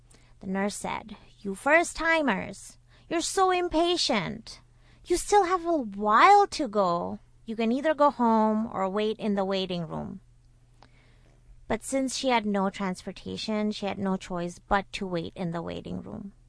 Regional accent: India; moved away as an adult; now in United States; So I was raised in India, and I moved to the United States when I was 23.

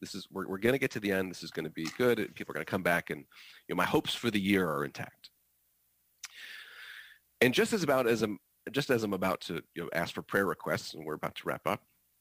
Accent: Michigan, United States; Growing up in Michigan, he took me to the Detroit Auto Show once.

